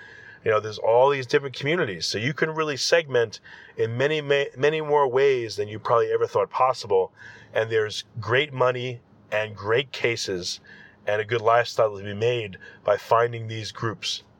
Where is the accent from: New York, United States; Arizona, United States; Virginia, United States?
New York, United States; Well, guess what? I'm from New York.